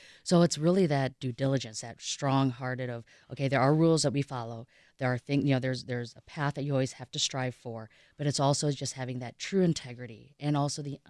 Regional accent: Indiana, United States; No, they're in Indiana. I grew up in Indiana, the Notre Dame area.

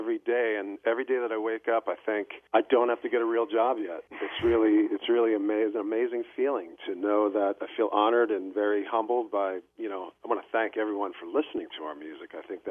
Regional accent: New Jersey, United States; Growing up in New Jersey, man, listened to WMMR a lot growing up

